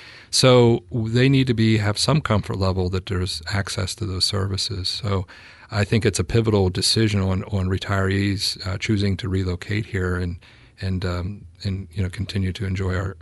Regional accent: Pennsylvania, United States; You know, we're from Pennsylvania originally, and you know the coal towns were always the company town, the company store, company housing.

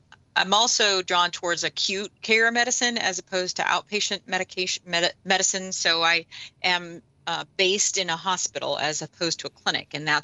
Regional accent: Washington, United States; now in Oregon, United States; So I'm originally from the Northwest. So I'm from Washington.

